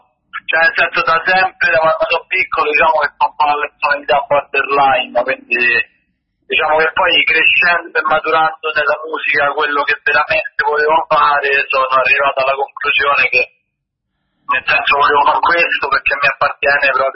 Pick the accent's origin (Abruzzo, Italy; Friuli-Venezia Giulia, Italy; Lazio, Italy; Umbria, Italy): Lazio, Italy; Rome; sono di Roma